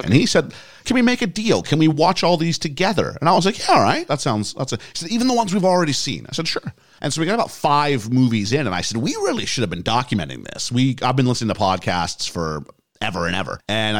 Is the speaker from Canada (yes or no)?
yes; Canada; now in United Kingdom; I'm Canadian, but I've British dual citizenship. My father's British born, my mom's Canadian born. I lived for several years in the UK when I was growing up